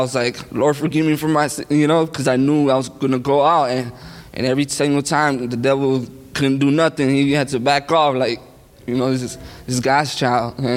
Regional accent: Milwaukee, Wisconsin, United States; also born or lived in Salinas, California; Yeah, I'm from here from Milwaukee, but I've been over there in Salinas, California

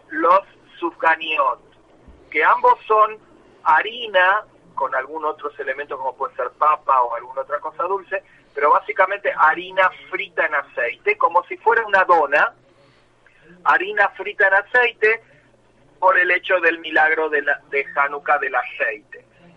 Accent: Argentina; moved away; desde donde yo recuerdo, por ejemplo, de mi infancia en la Argentina

